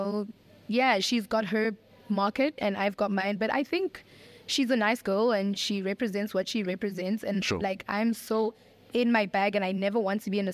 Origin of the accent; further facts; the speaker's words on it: South Africa; And as South African women and representing the women that do understand where my argument comes from